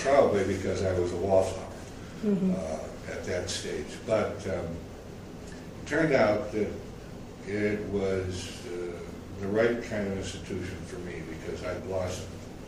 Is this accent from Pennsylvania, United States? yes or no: no; Chicago, Illinois, United States; also born or lived in Winnipeg, Canada; we stayed in the Chicago area. And so most of my youth was spent in Chicago.